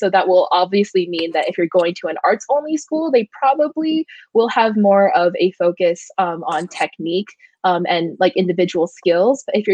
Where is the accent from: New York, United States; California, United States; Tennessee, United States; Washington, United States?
California, United States; Cupertino; So I'm from Cupertino, which is like in the South Bay area.